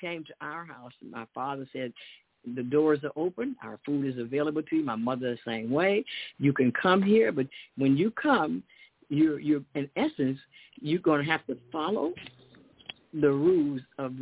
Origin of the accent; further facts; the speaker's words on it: Chicago, Illinois, United States; If she was going to sacrifice, he would go, and he would go in from Chicago. I'm from Chicago.